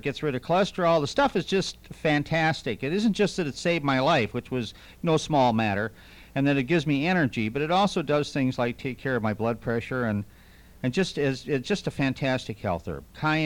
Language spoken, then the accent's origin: English; Minnesota, United States; You know, I grew up in Minnesota. The hottest thing I ever had was once in a while I'd put pepper on my eggs.